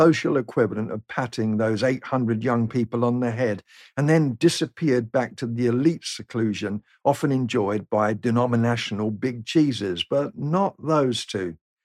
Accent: United Kingdom; It's a sight that tempted me for a moment to resign from being British.

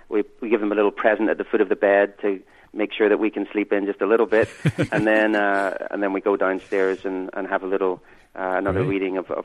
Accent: Northern Ireland, United Kingdom; also born or lived in Chicago, United States / Cambridge, United Kingdom / Boston, United States; That's right. I grew up in Northern Ireland.

